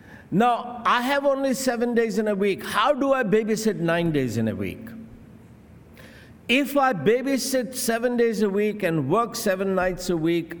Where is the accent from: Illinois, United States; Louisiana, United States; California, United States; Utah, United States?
California, United States; I grew up in California from primary school to high school to college to university.